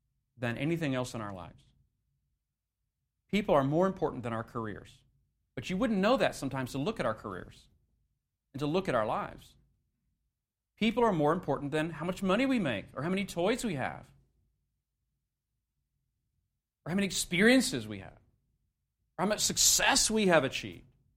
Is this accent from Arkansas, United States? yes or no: no; Texas, United States; I'm from Texas, so this kind of goes with the territory.